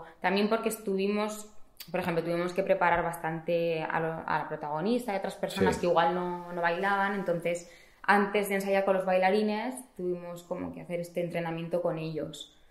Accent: Madrid, Community of Madrid, Spain; De aquí, de Madrid.

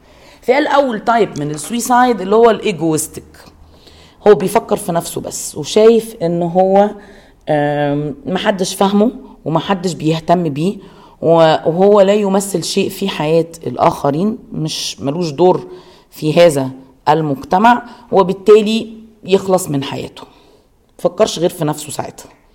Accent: Egypt; دي برضو حاجة كانت موجودة عندنا في مصر

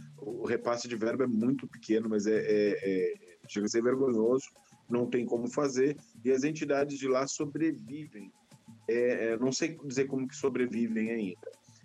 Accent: Rio Grande do Sul, Brazil; accent: gaúcho; now in São Paulo, Brazil; Já perdi bastante o sotaque já. Só quando eu fico dentro do barracão, aí não tem como. Aí sai sotaque, sai tchê, sai bá

